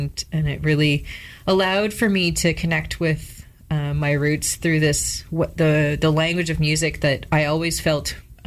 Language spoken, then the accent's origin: English; Winnipeg, Manitoba, Canada; I'm originally from Winnipeg, also known as Saint Buddy Fast, also known as Treaty One. I have Red River Métis roots that connect back to Louis Riel's ancestors. And I also have Ukrainian, Belgian, and Franco-Manitoban roots.